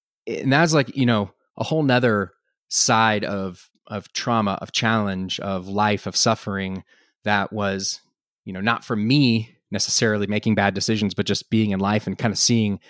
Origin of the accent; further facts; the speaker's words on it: Austin, Texas, United States; now in Boulder, United States; I moved back to Boulder, or I moved to Boulder. I was originally from Austin.